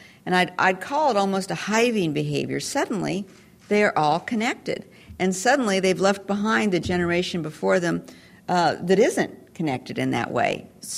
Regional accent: Wyoming, United States; the values that I took away from growing up in Wyoming are good for people generally

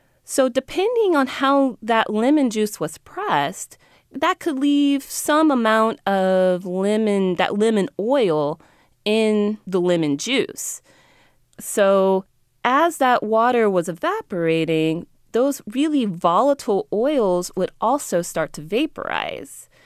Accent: Texas, United States; I grew up in Texas.

